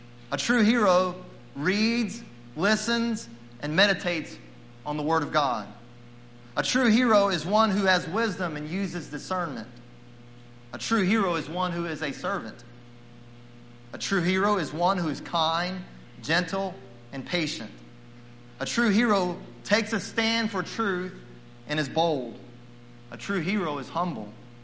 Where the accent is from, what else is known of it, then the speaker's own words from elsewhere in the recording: North Carolina, United States; As a child growing up in North Carolina, I had three heroes or people I looked up to.